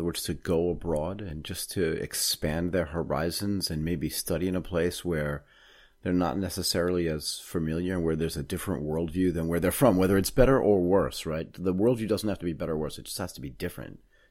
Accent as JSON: {"language": "English", "country": "United States", "moved": "yes", "said": "I haven't lived in the United States since I left in 1990."}